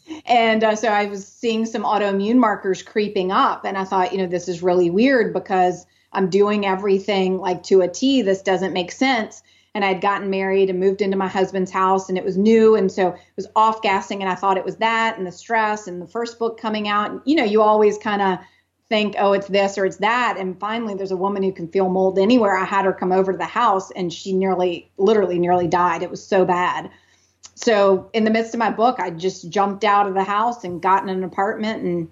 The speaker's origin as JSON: {"language": "English", "town": "New Orleans", "region": "Louisiana", "country": "United States", "tie": "born or raised there", "said": "I grew up in New Orleans, old, you know, your old houses, all kinds of stuff."}